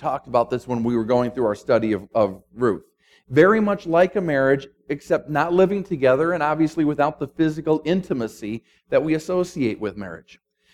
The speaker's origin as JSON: {"language": "English", "town": "Mendota", "region": "Minnesota", "country": "United States", "tie": "born or raised there", "said": "I grew up in St. Paul. I actually grew up right outside St. Paul, but I say St. Paul because no one has heard of what, when I was a little kid, was called a village. I lived in the village of Mendota."}